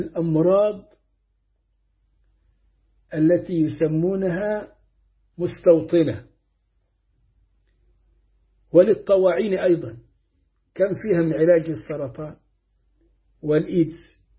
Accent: Matrouh Governorate, Egypt; وشفت عند ناس كنا نروح نشرب من ألبان الإبل وأبوالها في منطقة مرسى مطروح عندنا في مصر، ومنطقة تدعى الضبعة جنب مرسى مطروح.

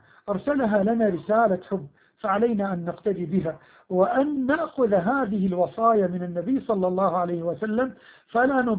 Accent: Egypt; أن يحفظ بلادنا مصر من كل مكروه وسوء

